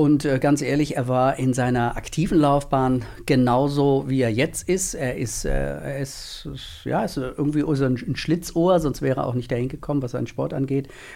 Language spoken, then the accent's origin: German; Hesse, Germany; born there; now in Mainz, Germany; ich komme gebürtig aus Nordhessen